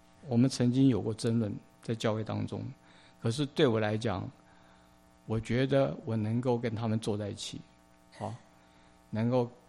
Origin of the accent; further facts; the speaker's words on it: China; 我们中国人常讲民以食为天，民以食为天。